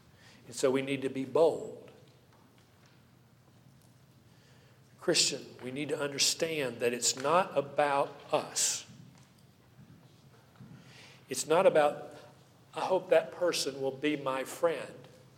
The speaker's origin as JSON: {"language": "English", "town": "Knoxville", "region": "Tennessee", "country": "United States", "tie": "born or raised there", "said": "Woe to Knoxville, my hometown."}